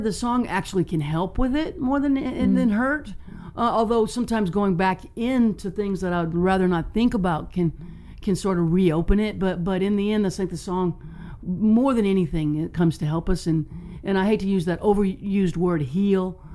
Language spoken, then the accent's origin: English; United States; I'd never experienced something like that as an American.